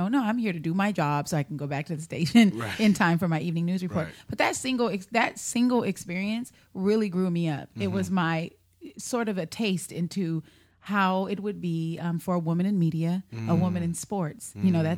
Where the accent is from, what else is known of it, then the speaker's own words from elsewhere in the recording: Long Beach, California, United States; So growing up in Long Beach and going there, it was really a transition.